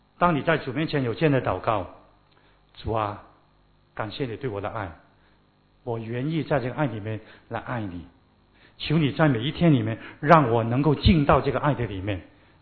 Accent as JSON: {"language": "Chinese", "country": "China", "said": "我们中国人有一句话很好"}